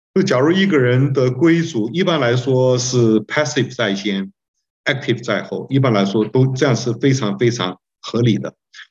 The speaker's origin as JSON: {"language": "Chinese", "town": "Zhongli", "region": "Taoyuan", "country": "Taiwan", "tie": "born or raised there", "said": "我小的时候住在中立，那时候有宣教士在那边传福音啊"}